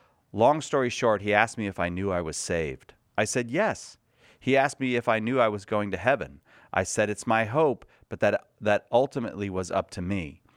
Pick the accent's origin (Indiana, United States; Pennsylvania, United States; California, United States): California, United States; Well, the thing is, I'm a Californian, and that's kind of more like a Canadian.